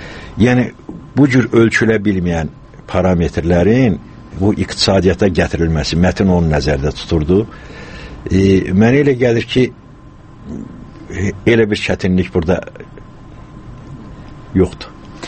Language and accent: Azerbaijani; Karabakh, Azerbaijan; O Qarabağ təbii ki, mənim yaralı yerimdir. Ona görə deyirəm ki, mən doğulduğum komadır, ondan sonra mənim böyüdüyüm yerdir.